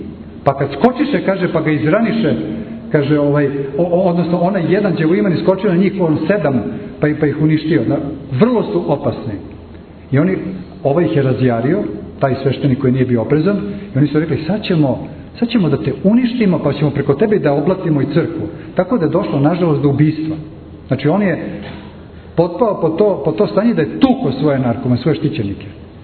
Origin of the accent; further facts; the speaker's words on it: Belgrade, Serbia; ja sam isto iz Beograda, tamo sam porastao